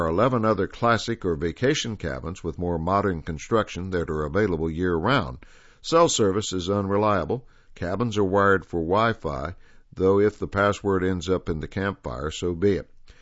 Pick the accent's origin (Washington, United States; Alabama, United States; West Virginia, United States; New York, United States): Alabama, United States; Tallapoosa County, which encompasses my hometown and much of Lake Martin, is sparsely populated.